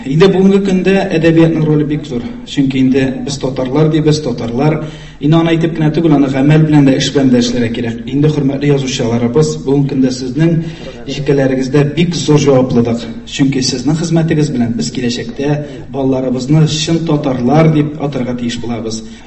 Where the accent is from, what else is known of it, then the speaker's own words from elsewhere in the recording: Shaly, Tatarstan, Russia; Мин инде шушы ак калада булыма бик шатмын, чөнки инде Шалы шәһәре минем үземнең туган шәһәрем.